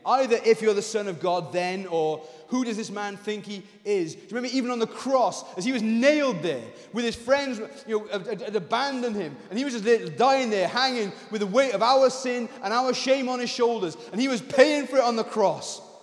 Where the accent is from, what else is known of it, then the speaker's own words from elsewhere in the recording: Wales, United Kingdom; because I'm a Welsh preacher